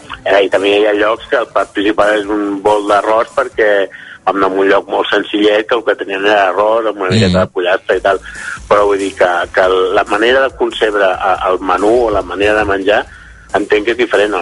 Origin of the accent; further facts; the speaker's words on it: Mataró, Catalonia, Spain; ara estic a un altre lloc, però soc de Mataró.